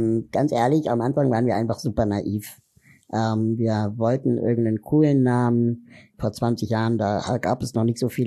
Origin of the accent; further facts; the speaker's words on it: Berlin, Germany; Ich komme aus Berlin, bin 40 Jahre alt